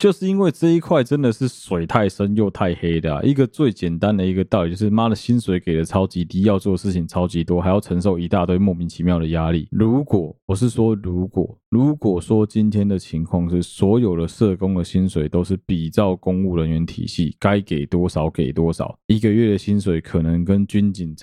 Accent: Taiwan; 我们台湾人原本做事情的方式其实就是很随便

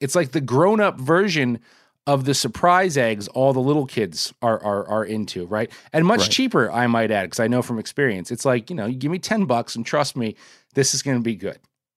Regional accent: New Jersey, United States; Smart guy, but still, I'm like from Jersey. I don't trust nobody, you know what I mean?

